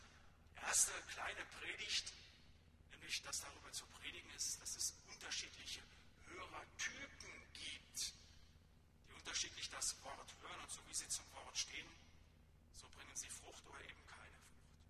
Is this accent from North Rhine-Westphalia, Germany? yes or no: yes; North Rhine-Westphalia, Germany; Da, wo ich herkomme, im Siegerland